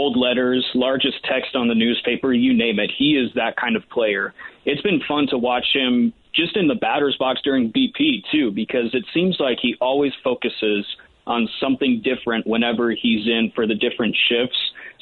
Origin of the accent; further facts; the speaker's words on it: Grand Junction, Colorado, United States; I later moved back to my hometown of Grand Junction, Colorado